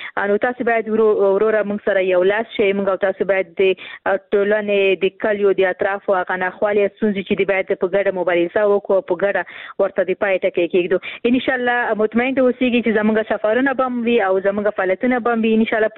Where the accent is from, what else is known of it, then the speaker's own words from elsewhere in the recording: Khost, Afghanistan; ورور زه هم د خوست یم